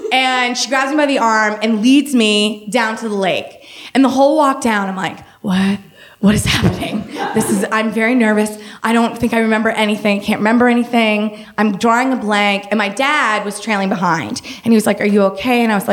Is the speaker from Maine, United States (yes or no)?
yes; Maine, United States; And my family, growing up in Maine, we camped in the summer.